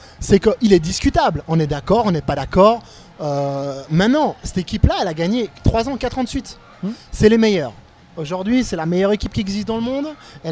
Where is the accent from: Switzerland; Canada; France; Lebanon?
Switzerland; moi, en tant que Suisse